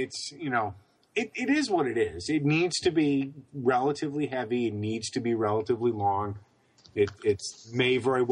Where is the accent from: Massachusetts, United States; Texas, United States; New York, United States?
Massachusetts, United States; Since I come from Massachusetts, where Taurus is not on the approved roster, I have very little frame of reference.